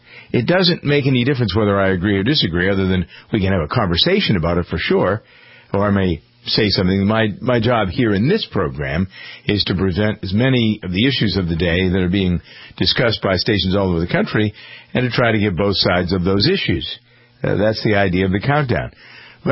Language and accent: English; Massachusetts, United States; I came from Massachusetts. And how dare I come to Ohio